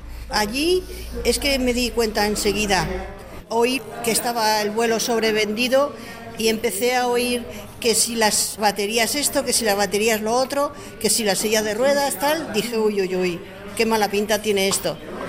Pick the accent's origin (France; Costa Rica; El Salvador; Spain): France; Spanish is a second language; que yo soy francesa, entonces llevaba muchos años sin haber ido a París